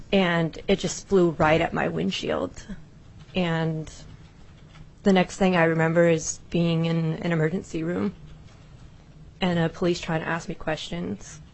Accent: Anchorage, Alaska, United States; I'm from Anchorage.

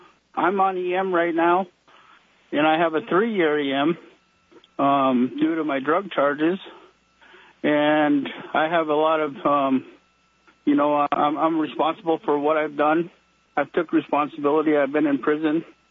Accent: Fairbanks, Alaska, United States; I'm from Fairbanks, Alaska.

